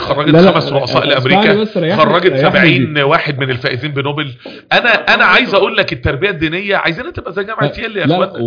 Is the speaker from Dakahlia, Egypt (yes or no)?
yes; Mansoura, Dakahlia, Egypt; بلدي المنصوره ما كانش فيها كمبيوتر.